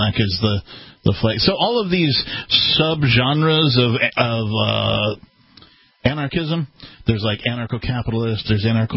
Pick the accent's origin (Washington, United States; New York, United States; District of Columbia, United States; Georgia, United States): Washington, United States; Seattle; I come from Seattle.